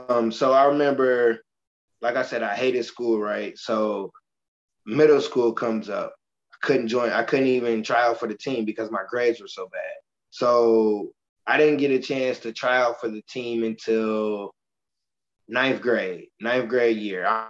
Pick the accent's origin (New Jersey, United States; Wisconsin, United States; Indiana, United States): Indiana, United States; Michigan City; So we play against this team called Valparaiso High School. I'm from Michigan City, Indiana.